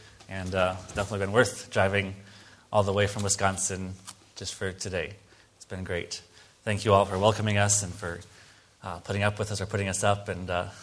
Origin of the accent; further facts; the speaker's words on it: Cameroon; born there; I was born there in Cameroon in 1992. My parents have been missionaries there since 91.